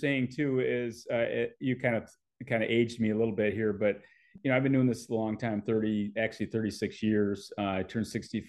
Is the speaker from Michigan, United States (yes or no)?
yes; Michigan, United States; growing up in Michigan, you know, we were doing one activity after another, and it was very rarely formal.